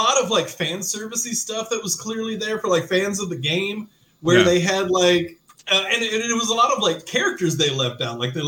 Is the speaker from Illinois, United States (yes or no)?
yes; Chicago, Illinois, United States; I grew up in Chicago.